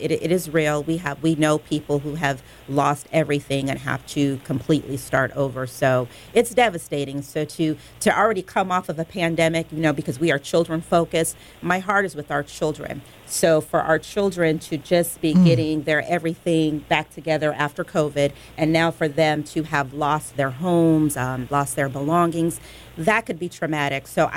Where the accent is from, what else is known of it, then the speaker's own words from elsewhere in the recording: Los Angeles, California, United States; So I am actually here from Los Angeles.